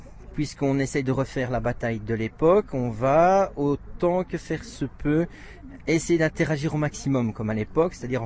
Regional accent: Belgium; je suis originaire de Belgique

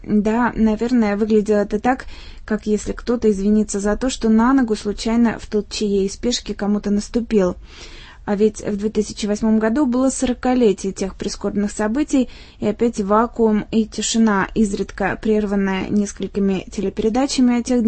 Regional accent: Russia; стеснялась сказать, что я из России

